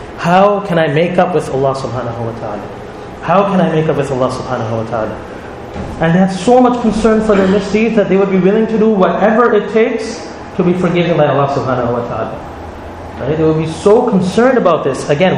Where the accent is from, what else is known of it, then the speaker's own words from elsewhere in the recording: Montreal, Quebec, Canada; You know, I'm from Montreal, so I can crack a joke about Montreal.